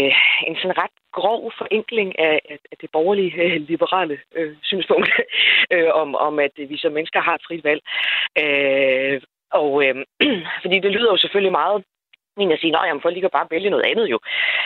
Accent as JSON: {"language": "Danish", "region": "Region of Southern Denmark", "country": "Denmark", "tie": "born or raised there", "said": "Jeg kommer selv ned fra Sydfyn af, hvor at den by, hvor jeg voksede op i, det kan knap nok kaldes"}